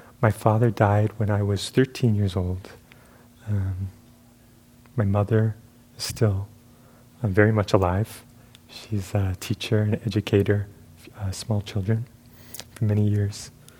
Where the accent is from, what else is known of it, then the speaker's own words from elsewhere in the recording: Brooklyn, New York, United States; born there; I was born in Brooklyn, New York. Anyone from Brooklyn?